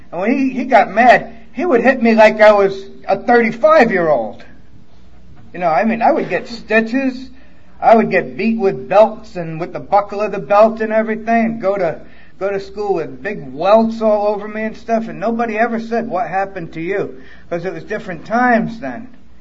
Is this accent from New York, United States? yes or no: yes; New York, United States; born there; Anyhow, I was born in New York because I wanted to be near my mom.